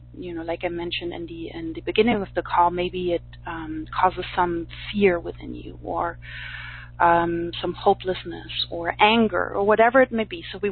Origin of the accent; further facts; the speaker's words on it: Berlin, Germany; English is a second language; we have a question from Lily from Berlin in Germany, which is my hometown.